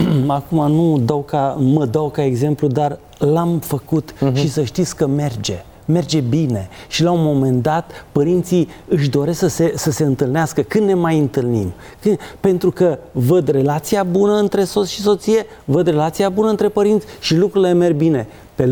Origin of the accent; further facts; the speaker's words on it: Oltenia, Romania; eu sunt oltean, m-am căsătorit cu o prahoveancă